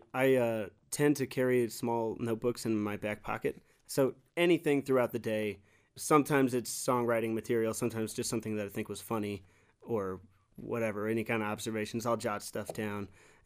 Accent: Cheyenne, Wyoming, United States; Especially growing up in Cheyenne, Wyoming, that was like just not a thing that was happening a lot, at least around me. And we lived out in the country too

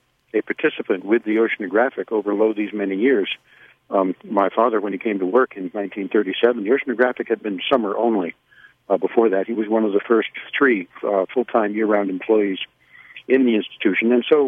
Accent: Woods Hole, Massachusetts, United States; I grew up in Woods Hole and in the institution as a science brat from the time I was a tiny child.

